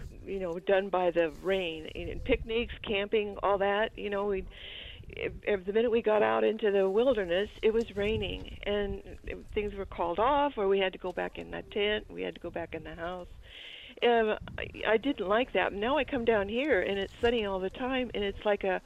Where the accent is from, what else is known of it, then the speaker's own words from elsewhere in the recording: Portland, Oregon, United States; moved away; I was born and raised in Portland. 75 years ago. I love that place.